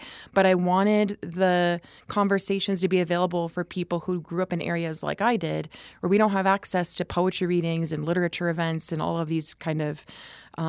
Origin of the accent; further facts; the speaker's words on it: Troy, Michigan, United States; moved away as an adult; I was raised in Troy, Michigan. It's a suburb about 30 minutes outside of Detroit, so in the Metro Detroit area. And I left at 22 to get my master's degrees